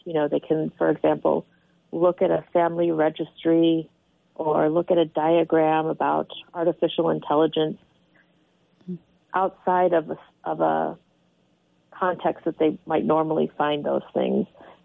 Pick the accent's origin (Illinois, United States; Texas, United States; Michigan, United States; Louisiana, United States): Illinois, United States; Chicago; also born or lived in South Korea; So I was adopted from South Korea in 1975 and grew up in the Chicago area. I was raised by a white Catholic family from Chicago.